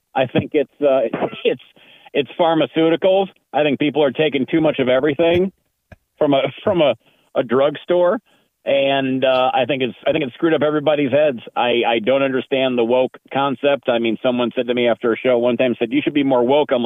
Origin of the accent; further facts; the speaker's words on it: Detroit, Michigan, United States; now in Las Vegas, United States; Originally from Detroit. I live in Las Vegas now